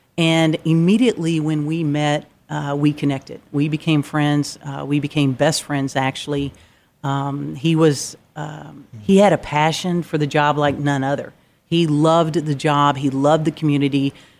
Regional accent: Houston, Texas, United States; I grew up in Houston, Texas. We lost my father at a very young age. And we grew up in a low-income, high-crime area in Houston.

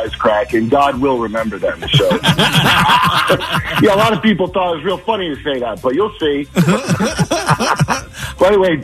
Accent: Toms River, New Jersey, United States; moved away as an adult; now in Philadelphia, United States; My family's from Ohio, but mostly Tom's River, New Jersey.

